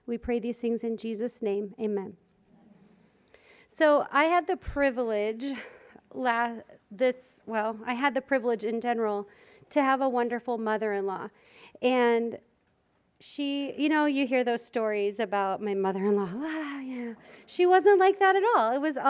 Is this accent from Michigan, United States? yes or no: no; Arizona, United States; But so we're true Arizona people now, and I grew up here in Arizona and then met my husband in Southern California.